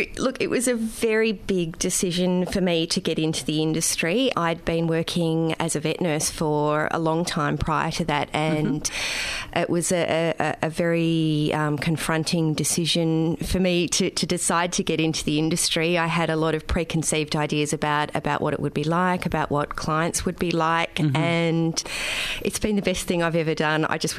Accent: Melbourne, Victoria, Australia; I'm 38. I'm a sex worker. I'm originally from Melbourne, but have been living and working in other parts of Australia for the last 6 months.

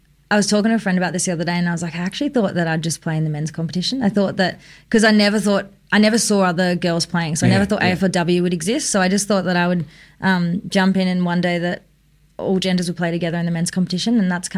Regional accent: Melbourne, Victoria, Australia; Inner city Melbourne. So I was born in Richmond and always lived around no more than 15 minutes out of the city.

